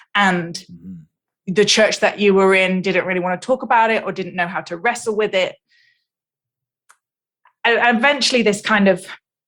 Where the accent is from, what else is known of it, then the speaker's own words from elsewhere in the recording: United Kingdom; I wanted to ask you a question that maybe it's just because I'm British.